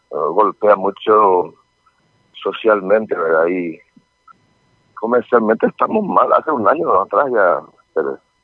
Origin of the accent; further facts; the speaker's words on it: Ayolas, Misiones, Paraguay; Yo entiendo que nosotros somos paraguayos. La entidad de todo de Ayola, de Misiones, y acá la gente nadie reclama nada